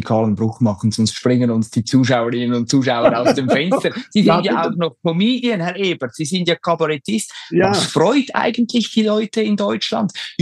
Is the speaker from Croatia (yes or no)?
no; Switzerland; Ich will jetzt als Schweizer erst recht nicht diese historischen Parallelen ziehen